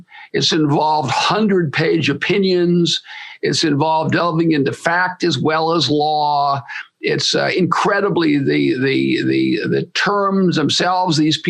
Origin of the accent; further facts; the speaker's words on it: United States; So, I'm grateful as an American for the work of the society.